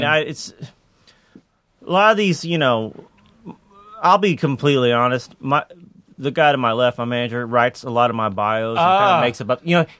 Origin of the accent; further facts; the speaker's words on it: Lexington, Kentucky, United States; now in Nashville, United States; you can't really do country music in Lexington. Yeah. So I moved to Nashville.